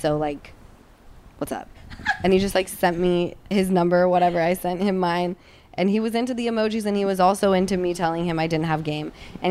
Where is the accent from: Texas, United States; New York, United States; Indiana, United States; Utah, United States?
Utah, United States; So as everyone knows, Easton and I grew up in Utah, and in Utah, there is a large Tongan and Samoan population.